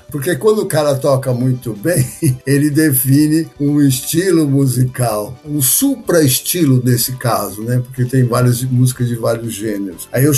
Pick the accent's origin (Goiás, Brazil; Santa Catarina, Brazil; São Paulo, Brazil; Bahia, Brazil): São Paulo, Brazil; Eu fui criado no Brooklyn, na época que o Brooklyn era uma cidade de interior, nos anos 60. Então, eu vivi no sertão. É, o sertão está em toda parte, como diz o João Guimarães Rosa, mas o sertão de São Paulo era aquele bairro.